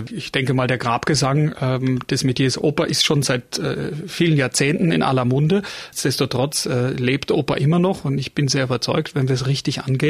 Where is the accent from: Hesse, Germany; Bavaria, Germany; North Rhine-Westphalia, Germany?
Bavaria, Germany; Munich; Als Münchner ist man ja das Klima schon gewohnt